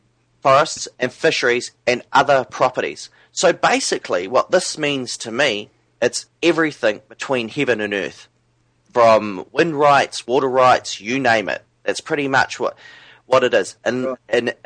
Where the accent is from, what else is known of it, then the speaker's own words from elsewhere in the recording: Ireland; I'm actually Irish, John.